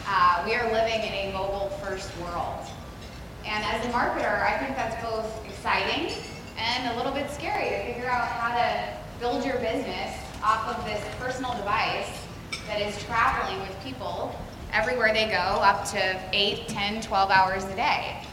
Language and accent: English; Winter Park, Florida, United States; So I am from Winter Park, Florida, right outside of Orlando. Grew up about 2 hours from here, and I spent pretty much every summer right here on St. Pete Beach.